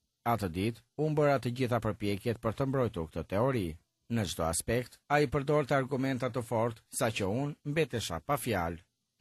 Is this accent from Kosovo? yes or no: no; Athens, Attica, Greece; Unë jam lindur dhe rritur në Athinë. Prindërit e mi dhe 98% e popullit grek janë ortodoks.